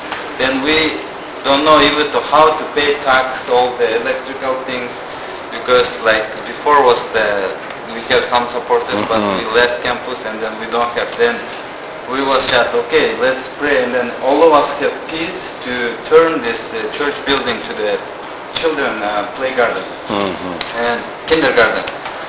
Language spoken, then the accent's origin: English; Kyrgyzstan; English is a second language; Yeah, I'm from Kyrgyzstan actually.